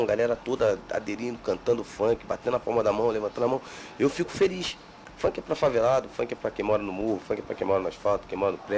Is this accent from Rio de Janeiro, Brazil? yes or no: yes; Rio de Janeiro, Brazil; Infelizmente eu sou carioca, tenho que relatar isso.